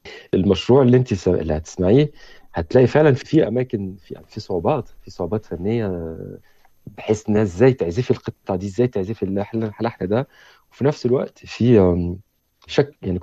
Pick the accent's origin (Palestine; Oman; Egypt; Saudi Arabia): Egypt; أنا مصري وأهلي مصريين وكبرت في مصر، أعتبر نص حياتي في مصر والنص بره